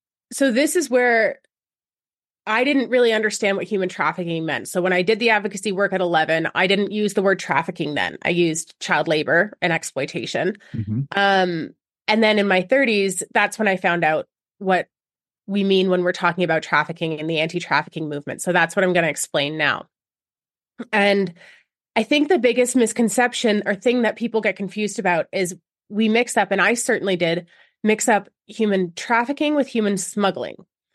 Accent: Canada; when I lived in Wyoming and I was, you know, meeting up with a new friend, trying to figure out work I could do as a Canadian

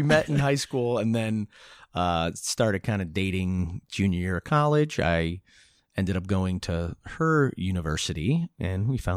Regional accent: New York, United States; Me, I am from New York. I grew up in the historic Hudson Valley, which was actually the perfect place to grow up because it was about an hour north of New York City.

